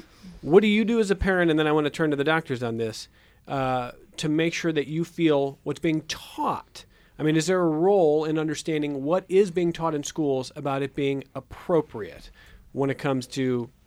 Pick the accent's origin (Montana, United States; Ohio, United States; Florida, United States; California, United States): Ohio, United States; Cleveland; I'm from Cleveland, where the river caught fire in the 1970s.